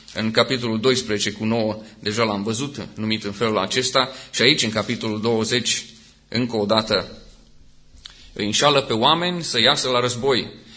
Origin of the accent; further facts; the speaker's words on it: Romania; Uneori, ca român, mai punem vulpea